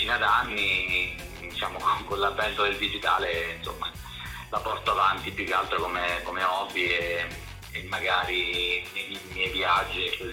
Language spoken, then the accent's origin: Italian; San Benedetto del Tronto, Marche, Italy; io sono di San Benedetto del Tronto, un paese sulla riviera marchigiana.